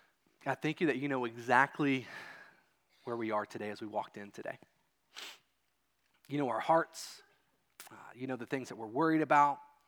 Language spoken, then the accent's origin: English; Kentucky, United States; Now, I grew up in Kentucky, and we had some wood-burning stoves in our house